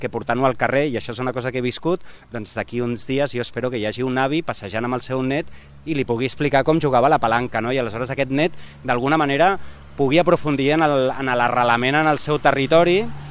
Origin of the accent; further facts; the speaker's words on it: Barcelona, Catalonia, Spain; he conegut una Catalunya que com a barceloní que mirem sempre al Malí